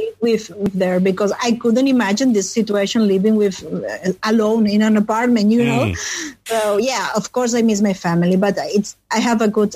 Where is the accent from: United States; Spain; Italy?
Spain; Barcelona, Catalonia; And in Catalonia, because I'm from Barcelona